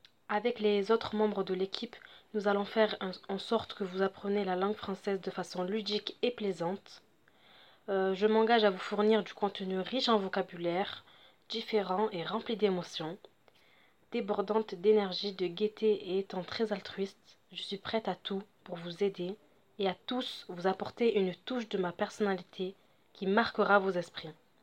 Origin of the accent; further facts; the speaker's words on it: Marseille, Provence-Alpes-Côte d'Azur, France; born there; j'ai 19 ans, je suis née à Marseille